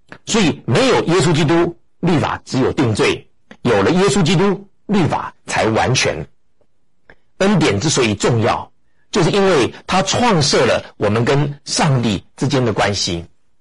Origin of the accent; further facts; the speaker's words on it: China; 我们中国人也说物以类聚